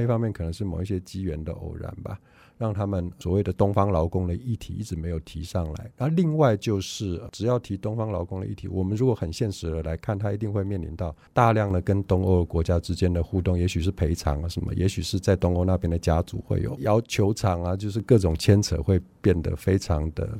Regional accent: Taiwan; 就作为台湾人其实我们对这些故事距离还蛮遥远的

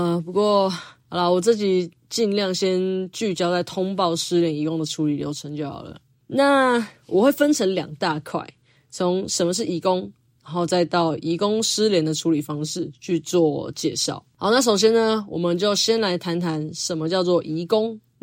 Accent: Taipei, Taiwan; 身为一个台北人，去101跨年应该是很应该的吧。

